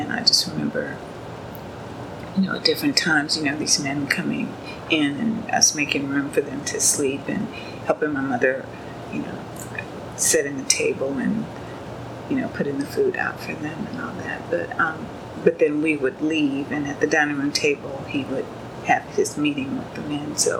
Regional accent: Kingsville, Texas, United States; born there; when I was born in Kingsville, it was the tail end of segregation.

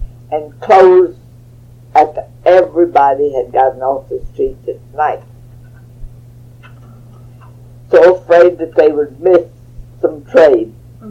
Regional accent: Beeville, Texas, United States; I grew up in Beeville. My daddy had a store, and a dry goods store, well, more of a general store.

